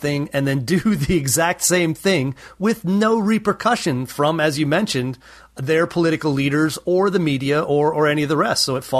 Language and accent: English; Green Bay, Wisconsin, United States; She never went to the state of Wisconsin, my home state. I'm from Green Bay.